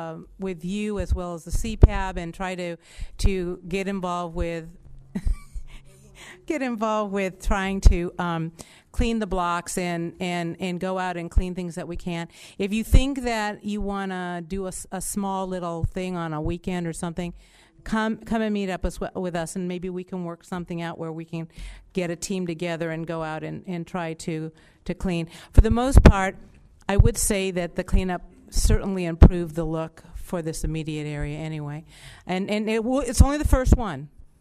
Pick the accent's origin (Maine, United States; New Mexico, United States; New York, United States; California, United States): California, United States; Van Nuys; I grew up here in Van Nuys and close enough, okay?